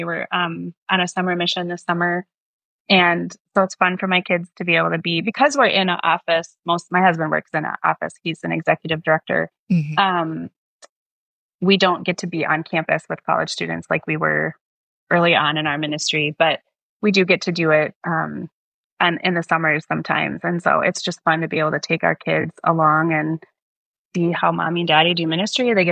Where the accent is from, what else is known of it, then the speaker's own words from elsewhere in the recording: Minnesota, United States; I'm from Minnesota and my siblings are there, and my brother has a young child who I want to spend time with.